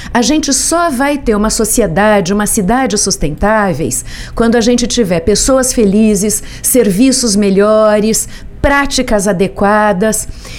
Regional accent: South Region, Brazil; como brasileiros que somos e como sulistas que somos desse país

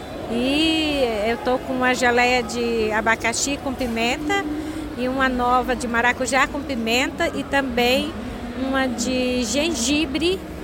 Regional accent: Pernambuco, Brazil; tradicional lá do Nordeste, porque eu sou pernambucana, né?

